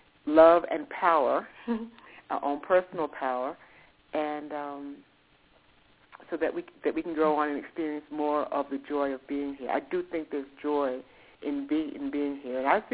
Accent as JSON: {"language": "English", "region": "New York", "country": "United States", "tie": "born or raised there", "said": "I grew up in New York, so my parents took me to plays and all of that."}